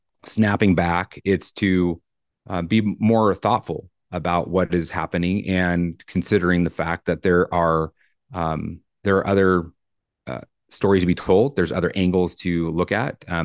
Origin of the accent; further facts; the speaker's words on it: Idaho Falls, Idaho, United States; But I grew up in Eastern Idaho in Idaho Falls, graduated from high school there, went through the police academy in 2001